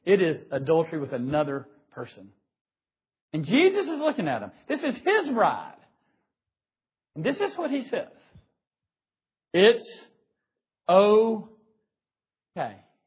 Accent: South Carolina, United States; I'm from South Carolina

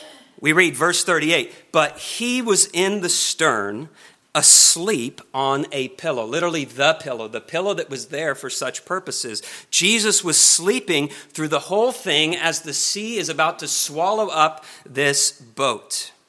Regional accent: Oklahoma, United States; I grew up in Oklahoma in what some people call Tornado Alley.

